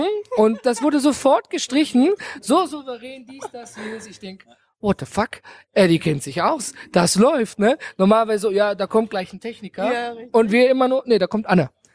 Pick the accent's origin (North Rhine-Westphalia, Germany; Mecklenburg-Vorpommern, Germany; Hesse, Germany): North Rhine-Westphalia, Germany; wie man bei uns im Ruhrgebiet sagt.